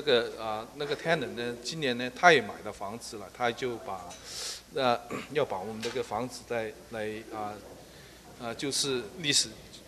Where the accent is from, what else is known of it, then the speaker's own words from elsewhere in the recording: South China, China; 因为我以前从小的时候是在中国的南方长大